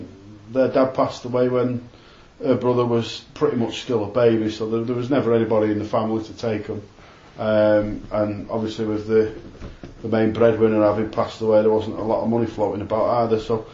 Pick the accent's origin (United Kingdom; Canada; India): United Kingdom; Manchester, North West England; because I lived in Manchester, I was brought up in Manchester